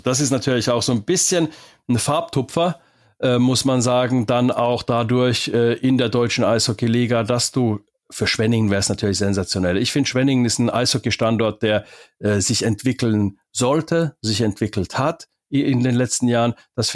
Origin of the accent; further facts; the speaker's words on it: Finland; Wenn so diese kleinen Small-Market-Teams, wie man bei uns in Finnland sagt